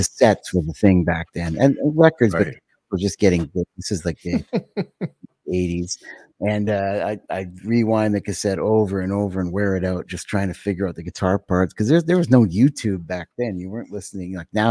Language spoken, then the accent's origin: English; Winnipeg, Manitoba, Canada; who's from my hometown, he's a Canadian icon.